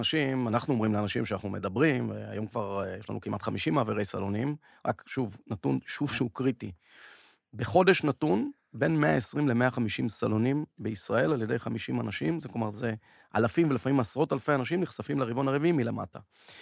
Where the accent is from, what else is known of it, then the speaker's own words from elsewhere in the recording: Menahemia, Northern District, Israel; now in Tel Aviv, Israel; קודם כל, אני גדלתי במנחמיה, אז היום אני גר בתל אביב.